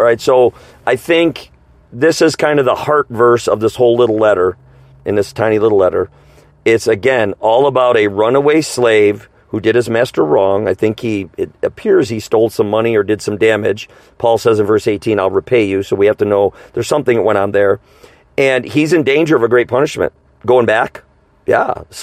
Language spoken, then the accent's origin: English; United States; And I want to go here as an American.